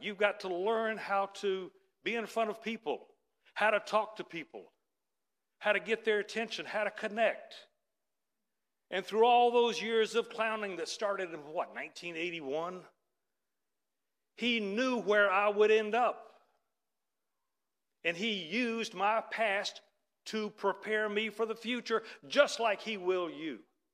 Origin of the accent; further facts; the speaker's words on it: Atlanta, Georgia, United States; moved away; And I'm from Atlanta. And I remember moving up here in 98.